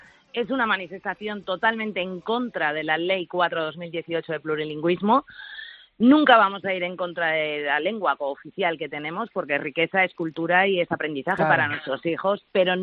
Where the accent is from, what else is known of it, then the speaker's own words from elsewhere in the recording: Valencian Community, Spain; en la Vega Baja, nadie ha hablado nunca el valenciano